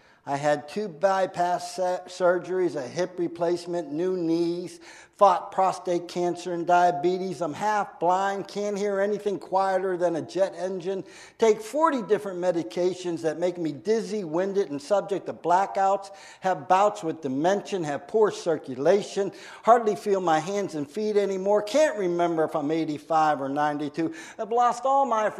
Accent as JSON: {"language": "English", "town": "Pittsburgh", "region": "Pennsylvania", "country": "United States", "tie": "born or raised there", "said": "And then in 2010, I moved back to my hometown, which was Pittsburgh, and I've been there for the last 4 years"}